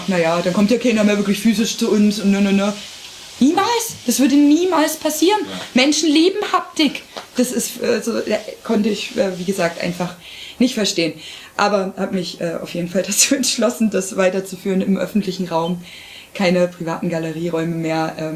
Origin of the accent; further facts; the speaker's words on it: Görlitz, Saxony, Germany; ich bin in Görlitz geboren. So, meine Heimatstadt schreibt einen Kunstpreis aus.